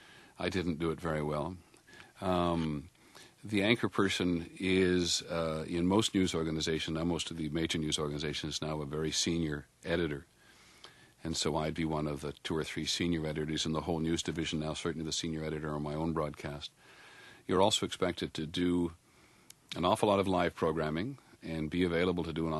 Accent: Toronto, Ontario, Canada; now in United States; when I grew up in Toronto, we wanted something exciting to do, we went to Buffalo.

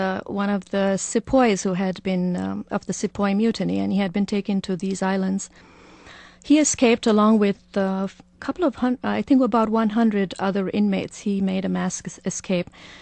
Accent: India; Well, yeah, as a child growing up in India

